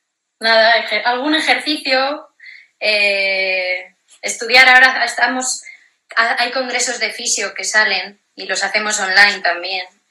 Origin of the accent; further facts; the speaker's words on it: Salamanca, Castile and León, Spain; Sí, soy de Salamanca.